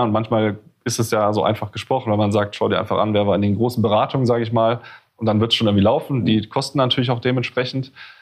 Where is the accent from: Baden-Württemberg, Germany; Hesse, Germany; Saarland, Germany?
Hesse, Germany; Frankfurt; Ich komme aus Frankfurt